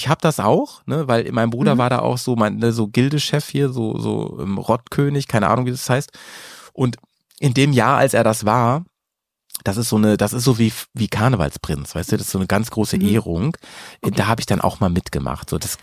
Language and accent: German; Lower Saxony, Germany; ich bin damit ja aufgewachsen, ich komme ja aus der Gegend um Hannover eigentlich, ne?